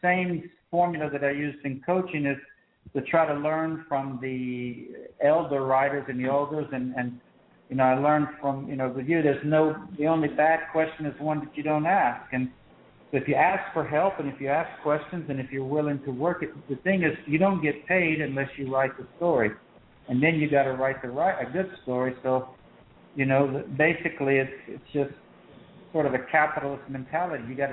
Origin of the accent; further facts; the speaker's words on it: United States; moved away as an adult; now in Asia; And we grew up in America with this feeling that we could do anything.